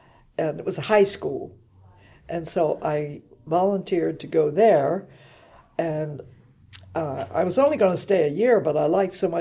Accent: Byesville, Ohio, United States; also born or lived in Cleveland; I was born in Ohio. I believe it was in Cleveland, but I grew up in a little town called Byesville because my father died when I was real young.

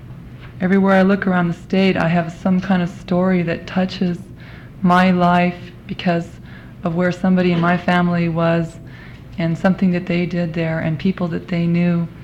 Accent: Fairbanks, Alaska, United States; I was born in Fairbanks. I'm not a native stockholder, but I've lived in Alaska all my life

